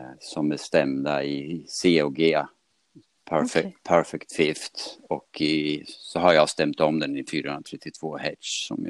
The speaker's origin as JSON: {"language": "Swedish", "town": "Eskilstuna", "region": "Södermanland", "country": "Sweden", "said": "Jag bor i Högsjö. Jag kommer från Eskilstuna. Men jag bor på ett ställe som heter Högsjö nu utanför Vingåker. Sen tre år tillbaka."}